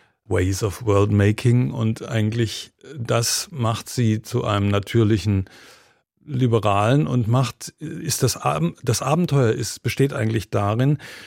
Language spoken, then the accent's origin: German; West Germany, Germany; ich komme aus dem Westen. Ich habe auch vor der Maueröffnung in Berlin gelebt.